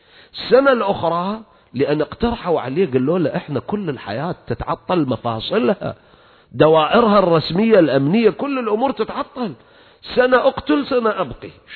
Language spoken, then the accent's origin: Arabic; Iraq; عندنا بالعراق يقولون حبوبة